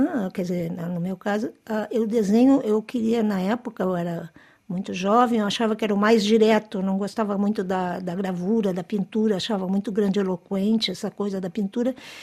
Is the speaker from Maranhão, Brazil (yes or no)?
no; Rio Grande do Sul, Brazil; born there; de onde eu nasci no Pampa Gaúcho, né, na fronteira com o Uruguai, então isso tá na minha memória de infância.